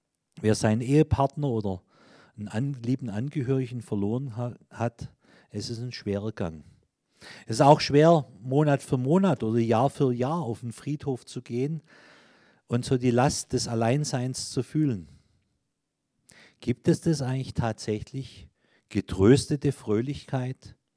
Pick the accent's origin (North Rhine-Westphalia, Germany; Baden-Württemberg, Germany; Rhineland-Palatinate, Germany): Baden-Württemberg, Germany; in meinem Heimatdorf war es nicht so, aber aus Erzählungen in anderen Orten auf der Schwäbischen Alb